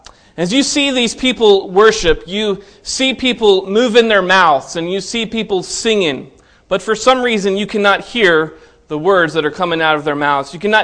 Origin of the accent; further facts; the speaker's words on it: Maryland, United States; also born or lived in Tennessee; And so born and raised in Maryland, and spent some time in Tennessee, did my undergraduate work there in Tennessee and outside of Knoxville, Tennessee.